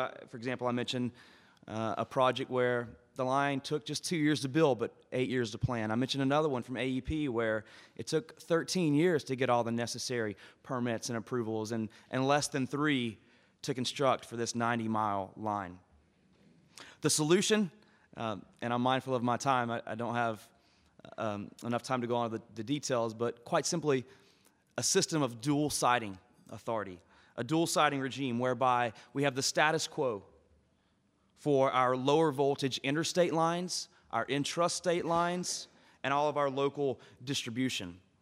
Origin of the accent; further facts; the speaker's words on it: Austin, Texas, United States; a black suit would not go over well today in my hometown of Austin, Texas.